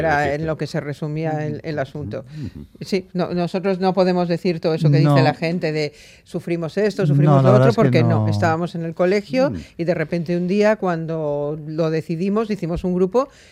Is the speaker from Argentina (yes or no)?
no; Mexico; Y en México, en mi país, dijeron, pues … Y ahí empezamos